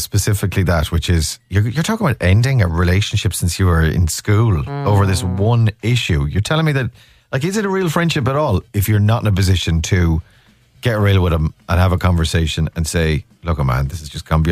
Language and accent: English; Ireland; I'm wearing my shorts, obviously. I'm Irish.